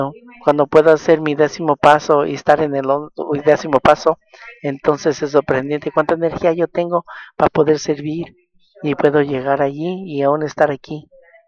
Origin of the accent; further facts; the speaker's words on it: California, United States; Porque soy del sur de California y está frío y no mezclamos.